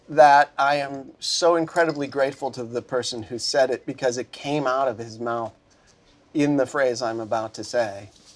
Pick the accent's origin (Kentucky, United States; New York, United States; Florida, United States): New York, United States; Buffalo; now in Los Angeles, United States; Shoveling snow, probably, because I would have had to, I'm from Buffalo, I would have had to move back.